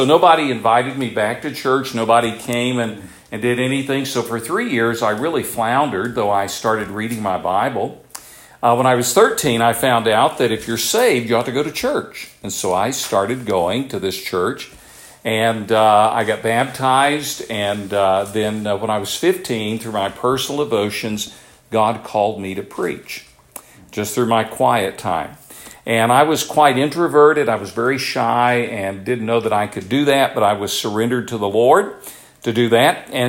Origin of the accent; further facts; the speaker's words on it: Tennessee, United States; I grew up in East Tennessee. Now, do you all know where Tennessee is, okay? It's a beautiful state, very much like the area here.